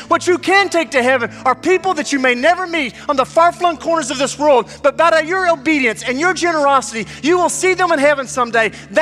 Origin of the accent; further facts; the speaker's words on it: Alabama, United States; I was baptized as a kid growing up in Alabama and probably didn't fully understand everything.